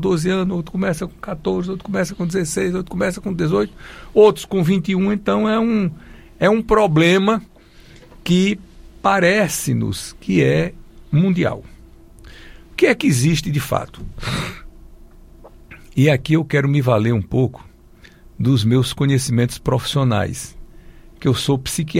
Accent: Piauí, Brazil; Eu sou do interior do Piauí e fui acostumado desde cedo às feiras.

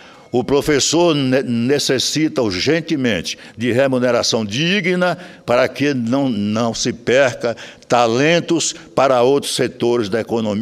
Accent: Feira de Santana, Bahia, Brazil; Entrei na política como vereador na minha cidade natal, Feira de Santana, Bahia.

